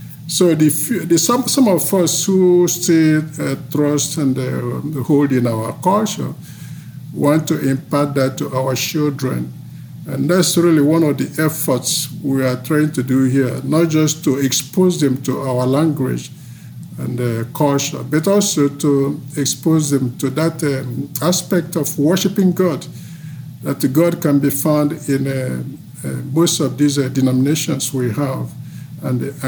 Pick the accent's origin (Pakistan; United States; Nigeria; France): Nigeria; first language Igbo; English is a second language; I was born in Nigeria and grew up in that culture of Igbo. That's our original language. English is our second language.